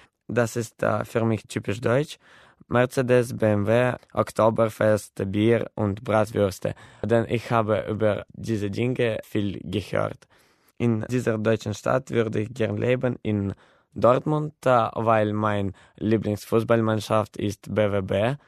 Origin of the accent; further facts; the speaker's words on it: Bălți, Moldova; German is a second language; Ich komme aus Moldawien. Meine Heimatstadt ist Belz. Ich lerne Deutsch, weil meine Mutter ist deutsche Lehrerin.